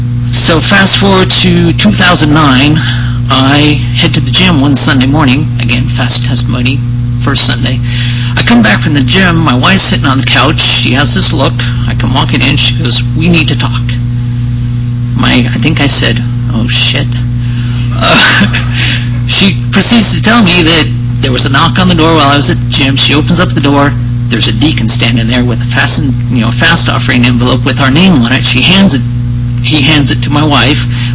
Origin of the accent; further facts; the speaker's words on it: Scottsdale, Arizona, United States; I am from Scottsdale, Arizona, and I was prompted to get up here.